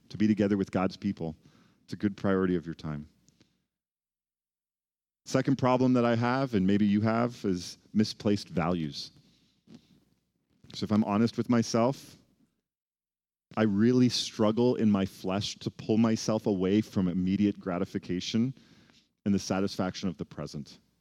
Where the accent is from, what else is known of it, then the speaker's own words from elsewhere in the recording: Toronto, Ontario, Canada; it reminds me of my hometown in Toronto.